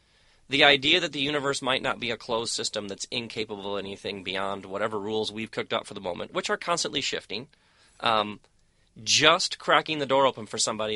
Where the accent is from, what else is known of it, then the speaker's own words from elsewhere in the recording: Midwest, United States; growing up in the Midwest, I grew up in one of the towns where they were made